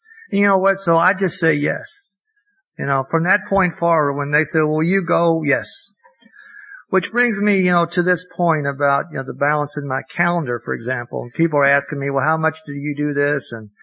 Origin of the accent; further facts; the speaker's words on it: Kentucky, United States; I'm from Kentucky, of all places, and my first time